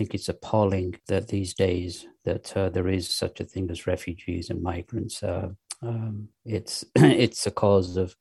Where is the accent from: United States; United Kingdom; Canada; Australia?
United Kingdom; England; And then at the same time, growing up in England, I went to Church of England schools where we had Bible study, Christmas carols, hymns, which I loved.